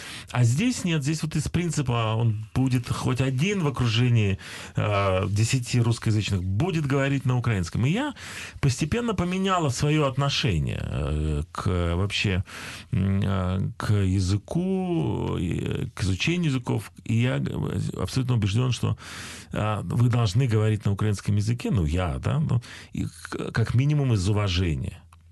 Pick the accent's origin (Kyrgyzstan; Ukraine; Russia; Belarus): Belarus; И у нас до сих пор, кстати, мы спорим, кто мы. Мы литвины или мы белорусы?